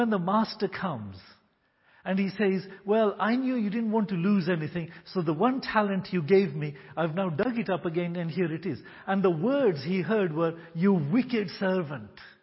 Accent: Kenya; I'm not a native Swahili speaker. It's not my first language. I grew up in Kenya. I was born in Kenya. Grew up in Kenya, yes.

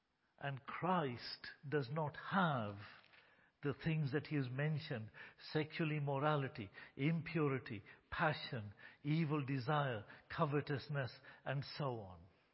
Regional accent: Kenya; born there; Yes, Alan is a Yorkshireman. And yes, I am an Indian born in Kenya.

